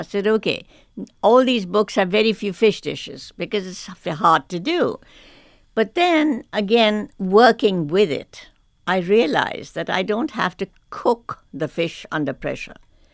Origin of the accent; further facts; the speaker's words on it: India; growing up in India, I grew up certainly when it was British. It was a British colony, and I grew up in schools that were part British.